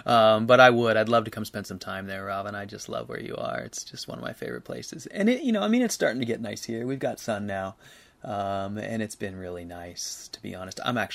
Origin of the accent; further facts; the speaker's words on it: Seattle, Washington, United States; I grew up in Seattle, as I just said, and as soon as I could, I left. And I've always lived in more rural areas